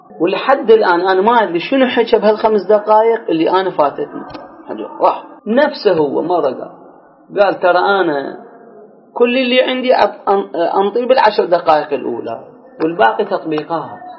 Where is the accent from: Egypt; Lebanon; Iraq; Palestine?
Iraq; يعني إحنا شلون عندنا بالعراق نقول اللي يزعل يدق راسه بالحائط